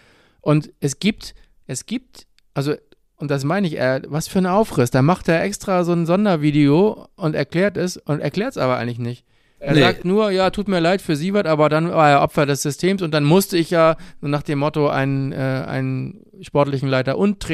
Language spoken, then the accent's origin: German; Kiel, Schleswig-Holstein, Germany; Wir als Kieler können es ja auch mal umdrehen.